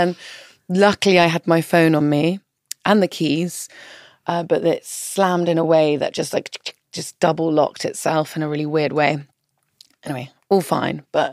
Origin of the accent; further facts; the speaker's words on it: South East England, United Kingdom; I grew up in the New Forest, you know, I grew up in nature. So it was sort of coming back home to what I knew as a child.